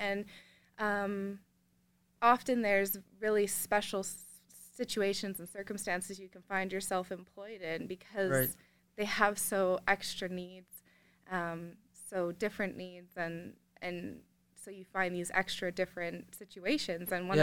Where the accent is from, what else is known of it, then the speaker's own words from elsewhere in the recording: British Columbia, Canada; born there; also born or lived in Cold Lake / Bonnyville / Edmonton / Sherwood Park; I was just born in BC.